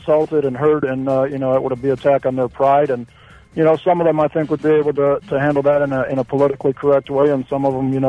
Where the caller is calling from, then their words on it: Cleveland, Ohio, United States; I'm calling from Cleveland, Ohio.